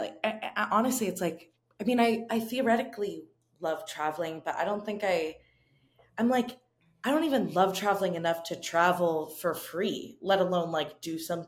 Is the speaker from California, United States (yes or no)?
yes; Los Angeles, California, United States; To me, as somebody who's born and raised in Los Angeles, the Hollywood sign is a mountain.